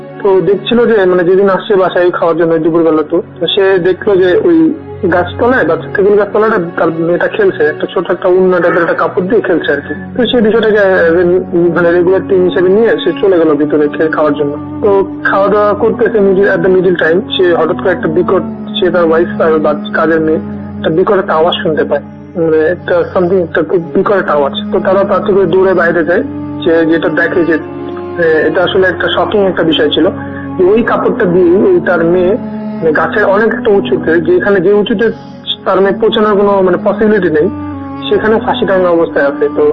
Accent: Dinajpur, Rangpur Division, Bangladesh; now in Dhaka, Bangladesh; আমার হোমটাউন দিনাজপুরে, দিনাজপুরের একটা উপজেলায়।

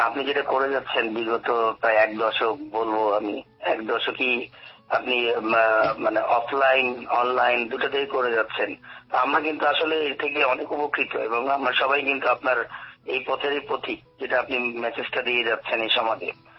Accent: Rajshahi, Rajshahi Division, Bangladesh; আমার দেশের বাড়িও রাজশাহীতে

